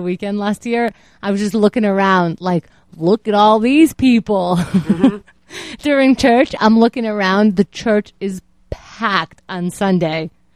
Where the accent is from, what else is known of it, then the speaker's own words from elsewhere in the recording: New York, United States; Oh, shit. I'm from New York.